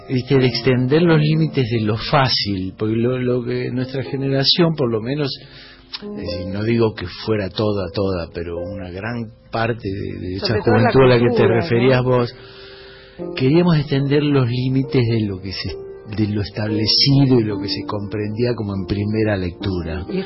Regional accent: Mar del Plata, Buenos Aires Province, Argentina; born there; accent: Cordoba; yo nací en Mar del Plata. Mi viejo era cordobés.

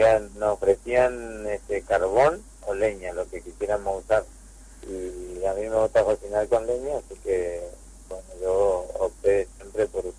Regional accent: Ituzaingó, Corrientes, Argentina; Yo soy de Ituzaingó, Corrientes, y vengo de la isla Pipé Grande.

